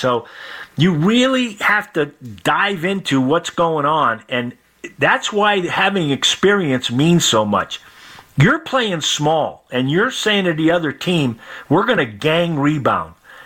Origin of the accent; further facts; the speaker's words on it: Boston, Massachusetts, United States; I'm from the Boston area, so I'm always cheering for the Celtics.